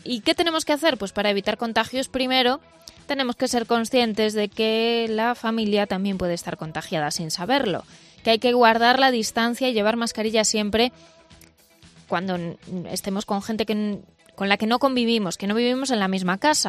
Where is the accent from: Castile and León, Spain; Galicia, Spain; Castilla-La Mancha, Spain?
Galicia, Spain; nosotros los gallegos que viajamos fuera, nos tenemos que registrar en la web del Sergas si venimos de Madrid, de Cataluña o de algún país con muchos contagios